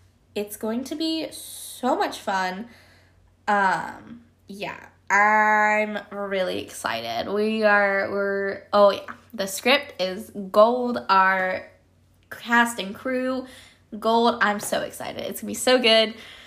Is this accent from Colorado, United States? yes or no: yes; Colorado, United States; now in Georgia, United States; because I'm from Colorado and I live in Georgia now.